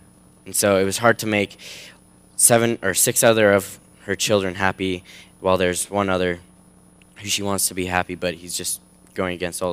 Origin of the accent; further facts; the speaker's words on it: Bonners Ferry, Idaho, United States; my hometown in Bonners Ferry, Idaho. Yeah. Let me just forewarn you, full of hicks.